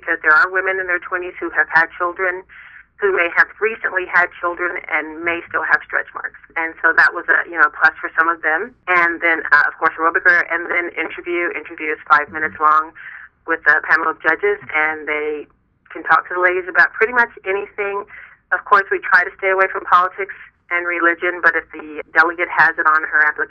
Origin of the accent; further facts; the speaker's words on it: San Antonio, Texas, United States; San Antonio, Texas. That's my hometown, and it's a beautiful city.